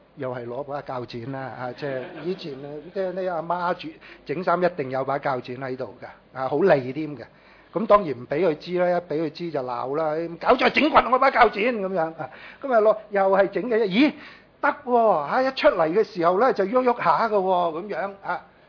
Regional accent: China; 咁所以我哋中國人有句成語就叫做作茧自閉

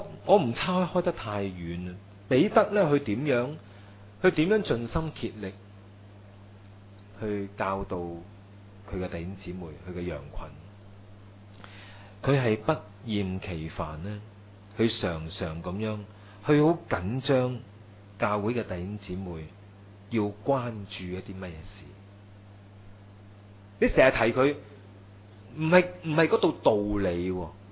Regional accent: China; 咁我哋中国人有句说话嗬，养不教父之过

